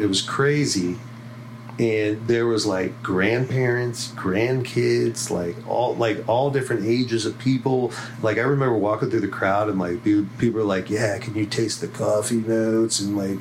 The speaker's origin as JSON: {"language": "English", "town": "Atlanta", "region": "Georgia", "country": "United States", "said": "because I came from Atlanta and there was like 2 breweries in Atlanta."}